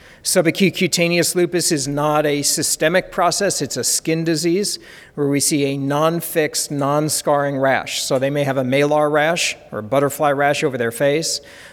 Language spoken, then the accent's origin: English; Kentucky, United States; I come from Eastern Kentucky. We don't have a very diverse population.